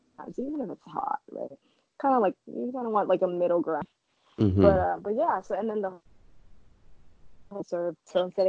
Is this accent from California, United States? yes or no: yes; Oakland, California, United States; I was born and raised in Oakland, but I'd never been there.